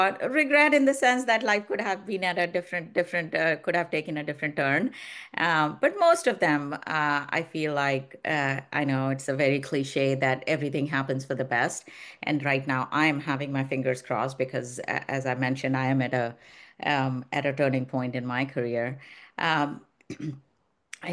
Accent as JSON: {"language": "English", "country": "India", "tie": "born or raised there", "moved": "yes", "said": "So I grew up in India and we moved back here about 28 years ago or something."}